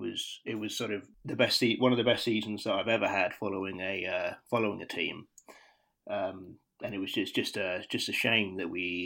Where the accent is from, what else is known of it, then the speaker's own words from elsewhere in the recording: Bath, South West England, United Kingdom; But growing up in Bath, there was no way that I could support anyone else.